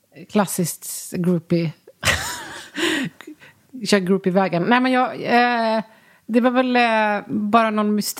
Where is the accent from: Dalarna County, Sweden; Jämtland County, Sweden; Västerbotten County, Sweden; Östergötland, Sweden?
Dalarna County, Sweden; jag är ju från Dalarna, och vi var ganska mycket ute i skogen och åkte skidor